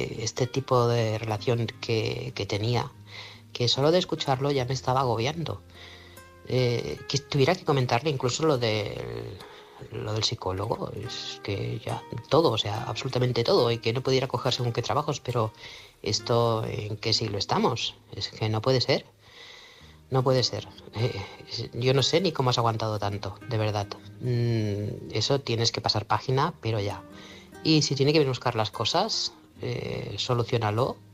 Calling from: Manresa, Catalonia, Spain; corresponsal de Manresa, Barcelona.

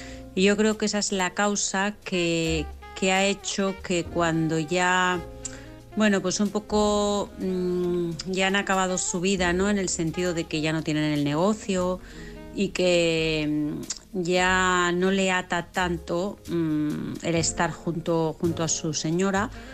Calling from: Vilassar de Mar, Catalonia, Spain; de bueno, siempre os digo de Barcelona, pero realmente soy de Vilassar de Mar, de un pueblecito muy cerquita de Barcelona.

